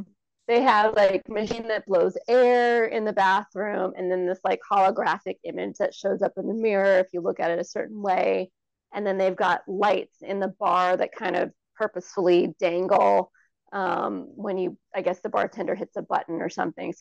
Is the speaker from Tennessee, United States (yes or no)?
no; Pinole, California, United States; The Native Indigenous folks that lived in where I grew up in Pinole, they were there for 5,000 years before the Spanish came.